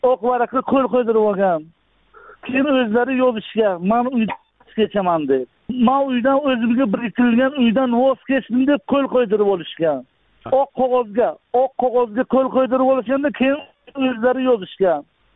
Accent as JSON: {"language": "Uzbek", "region": "Qashqadaryo Region", "country": "Uzbekistan", "tie": "born there", "said": "Men 1977-yil Koson tumanida tug'ilganman."}